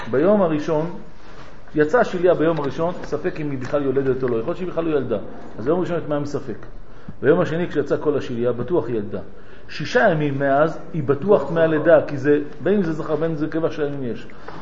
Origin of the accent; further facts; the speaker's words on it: France; זה אני, תמיד. אני צרפתי